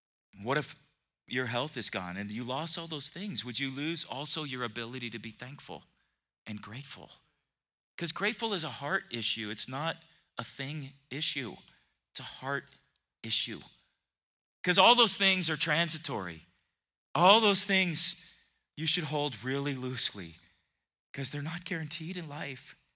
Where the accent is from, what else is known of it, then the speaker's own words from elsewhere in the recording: San Diego, California, United States; also born or lived in Philippines / Florida / Seattle / Bay Area; I grew up in San Diego. My dad was Navy. I mentioned that many times. Grew up, we lived in different places in the U.S., always on an ocean somewhere. We lived in the Philippines, lived in Florida.